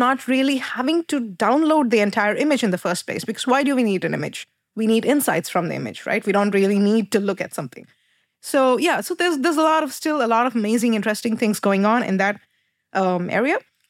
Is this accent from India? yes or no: yes; India; So I'm from India, and in India, the Indian Space Research Organization, they have their own undergrad university.